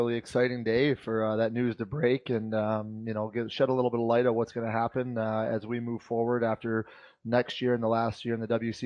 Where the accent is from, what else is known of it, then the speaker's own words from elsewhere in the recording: Michigan, United States; I grew up in Michigan. So, you know, I have many years as a young kid going down to Joe Louis